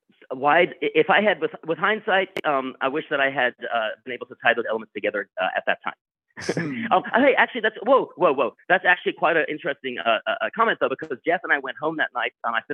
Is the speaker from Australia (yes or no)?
no; South Africa; moved away; I guess I'm from South Africa, and also like, I'm also an immigrant. We moved in the 1970s. My parents decided they wanted to leave South Africa.